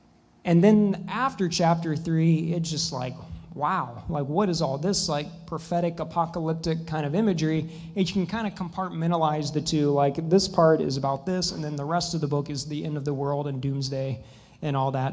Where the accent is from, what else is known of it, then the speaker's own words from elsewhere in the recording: Texas, United States; I'm from Texas.